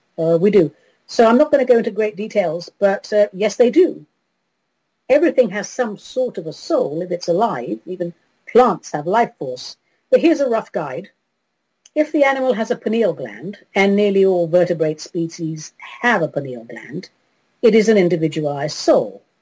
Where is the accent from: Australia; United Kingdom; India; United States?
United Kingdom; London; it's from London, my hometown. Yay, London!